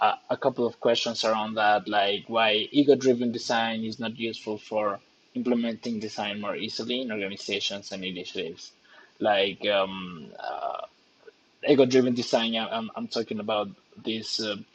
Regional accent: Mexico; I'm from Mexico.

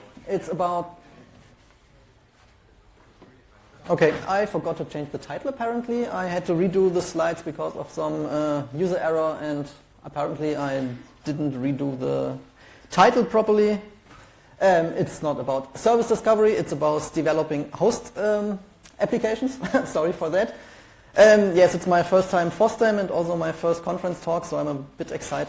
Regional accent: Germany; English is a second language; from Germany.

